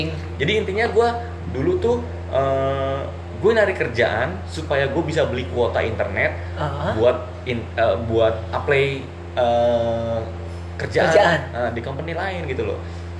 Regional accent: Bekasi, West Java, Indonesia; gue kan orang Bekasi nih ya, tinggal di Bekasi.

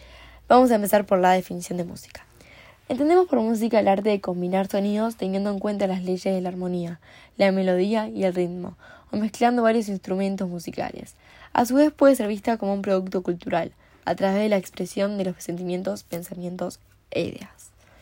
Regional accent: Uruguay; tengo 18 años y soy de Uruguay.

